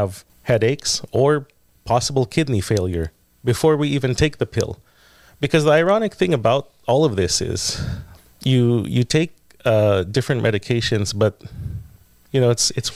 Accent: Philippines; And funny enough, like, you know, I'm already Filipino. I'm already far away from the city.

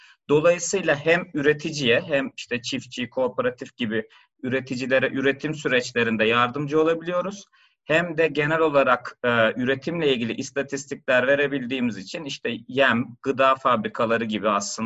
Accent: İzmir, Turkey; also born or lived in Ankara; İzmir'de doğduğumdan başlıyorum. İzmirliyim. Gurur duyduğum özelliklerden bir tanesi.

